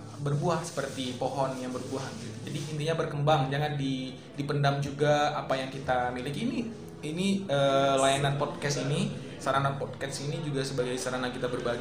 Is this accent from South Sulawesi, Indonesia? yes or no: no; Batusangkar, West Sumatra, Indonesia; kalau saya kan asli bukan orang Padang disebut, tapi orang Sumatera Barat. Itu kan rata-rata Sumatera. Orang perantau ya, bukan orang Padang. Tapi saya orang Batu Sangkar.